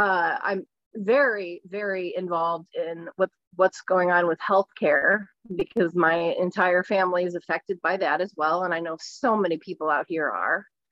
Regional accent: St. Charles, Missouri, United States; also born or lived in St. Louis; I'm originally from St. Charles, and then I lived in St. Louis for a long time. So I'm sort of a transplant, but I've lived here for 22 years.

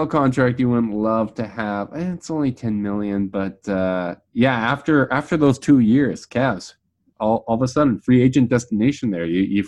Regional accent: Canada; Man, you are polite than me, and I'm the Canadian here.

